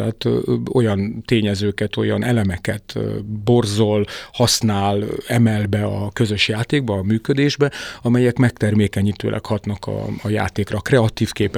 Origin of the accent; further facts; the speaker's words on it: Transylvania, Romania; én Észak-Erdélyben nevelkedtem, és az én családom soha nem demonstrálta a magyarságát, hanem élte olyan természetesen, mint hogy egy pohár vizet iszol.